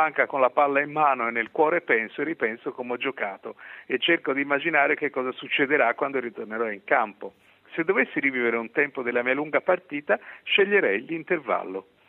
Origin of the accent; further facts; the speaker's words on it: Tuscany, Italy; io che sono toscano lo chiamo cimosa